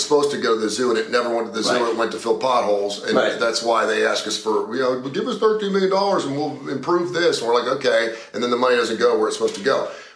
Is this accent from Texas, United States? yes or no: no; Cincinnati, Ohio, United States; Now, I came from Cincinnati.